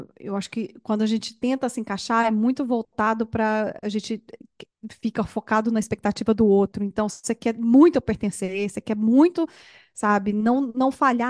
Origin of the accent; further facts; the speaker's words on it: Brazil; Eu, ó, bato aqui no peito, sou brasileira, orgulhosa.